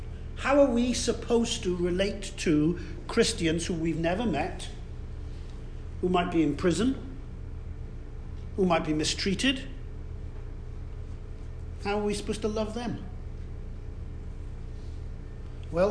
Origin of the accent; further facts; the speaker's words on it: Cardiff, Wales, United Kingdom; You could go and look at the church I grew up in Cardiff in Wales.